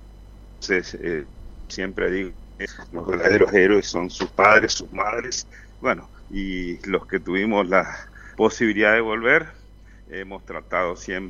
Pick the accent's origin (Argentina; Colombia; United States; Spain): Argentina; eso no implica que nosotros como argentinos, como pueblos latinoamericanos, debamos dejar de luchar